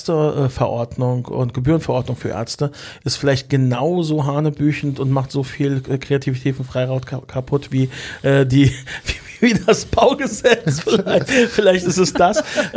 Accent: Frankfurt, Hesse, Germany; Ich sehe es in meiner Heimat. Ne? Ich komme aus Frankfurt am Main.

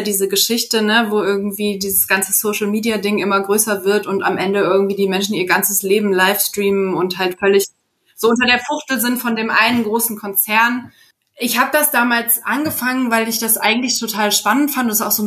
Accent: North Rhine-Westphalia, Germany; so einen aus meiner Heimat, so einen Niederrhein

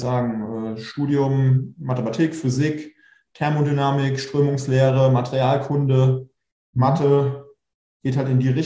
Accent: Hesse, Germany; regional gesehen bin ich quasi groß geworden in Funkstadt.

